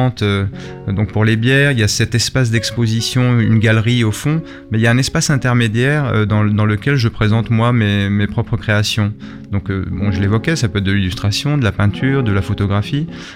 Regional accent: Madrid, Community of Madrid, Spain; also born or lived in Paris / Orléans; now in Le Havre, France; de Madrid, et mon père est belge de Namur. Ils se sont rencontrés en Irlande, et j'ai vécu 10 ans à Madrid, 10 ans à Paris, 6 ans à Orléans, et ça fait maintenant une dizaine d'années que je suis installé au Havre avec mes enfants.

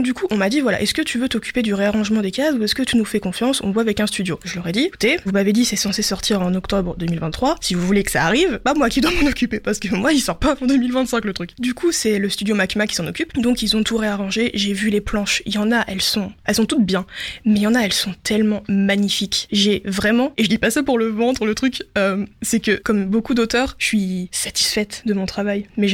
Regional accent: Le Havre, Normandy, France; je suis une autrice de bande dessinée et de webcomic de 24 ans. Je suis havraise.

